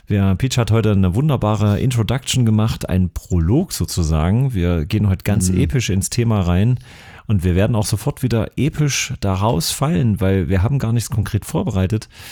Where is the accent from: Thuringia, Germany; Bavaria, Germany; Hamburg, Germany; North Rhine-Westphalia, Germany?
Thuringia, Germany; Erfurt; Bei uns in Erfurt sagt man, mit Schmackes muss das aufmachen.